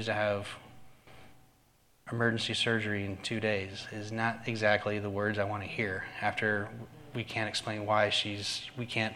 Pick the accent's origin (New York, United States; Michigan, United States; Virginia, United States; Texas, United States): Texas, United States; San Antonio; moved away; So I graduated 2006, and I decided to move out of Texas. I grew up in San Antonio, moved out, and met with my dad, who was at that point Army, over in Fort Meade.